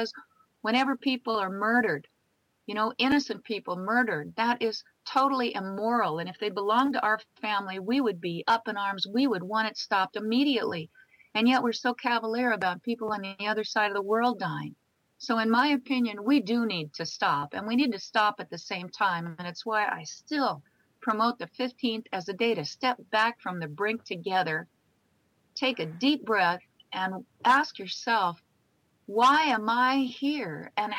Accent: Catalina Island, California, United States; You know, I'm from Catalina Island.

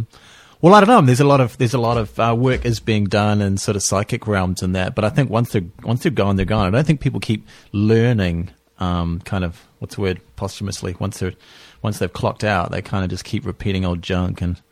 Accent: Auckland, New Zealand; So I guess I grew up in Auckland, or did some aging, I guess is probably more appropriate, in North Shore of Auckland.

